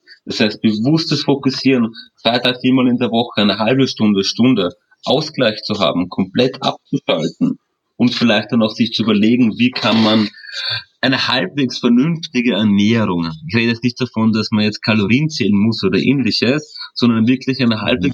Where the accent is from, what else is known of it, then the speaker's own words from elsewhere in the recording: Vienna, Austria; born there; Oh, vom Dialekt höchstwahrscheinlich. Ich bin gebürtiger Wiener. Beruflich war ich sehr viel in Österreich, in Deutschland unterwegs, aber auch in der Schweiz. Aber gebürtiger Wiener und dort bin ich auch jetzt wieder